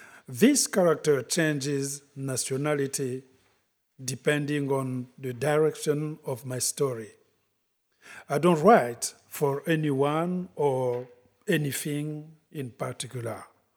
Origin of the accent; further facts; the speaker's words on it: Republic of the Congo; and I'm from Congo Brazzaville, the smallest one.